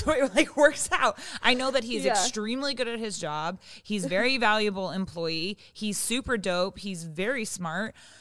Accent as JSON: {"language": "English", "town": "Seattle", "region": "Washington", "country": "United States", "lives_now": "Los Angeles, United States", "said": "I'm from Seattle and I live in LA."}